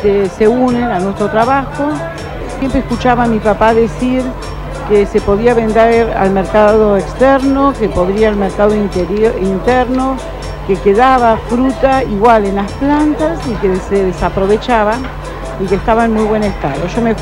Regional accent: Río Colorado, Río Negro, Argentina; Nosotros somos de Río Colorado, hijos de productores, mi marido ganadero y nosotros de mi familia dedicados a la fruticultura.

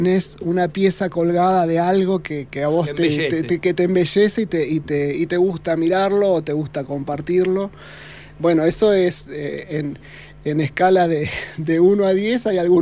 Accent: Neuquén, Argentina; Me gustó mi infancia en Neuquén.

